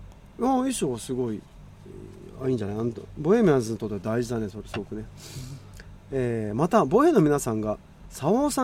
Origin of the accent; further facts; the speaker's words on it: Otaru, Hokkaido, Japan; moved away; 俺の実家が北海道小樽銭箱3丁目まで一緒だからただ502番地もあんだ、それ知らなかった。